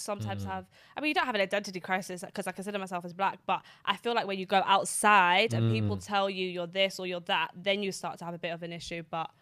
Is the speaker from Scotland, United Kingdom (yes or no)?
no; London, United Kingdom; now in Northwest London, United Kingdom; So I grew up in Southeast London.